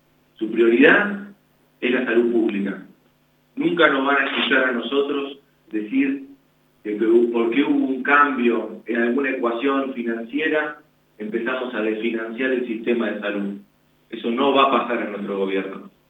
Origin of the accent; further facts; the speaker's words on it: Buenos Aires Province, Argentina; En mi tierra, la provincia de Buenos Aires